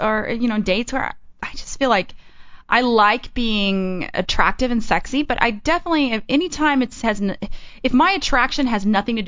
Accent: Texas, United States; I've never been huge in a country, which is funny because I'm from Texas.

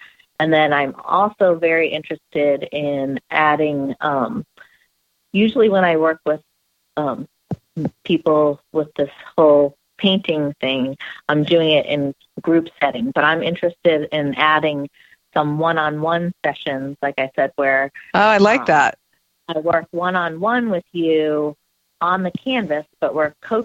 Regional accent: California, United States; born there; moved away; I was born in California, but I didn't live there long enough to enjoy it.

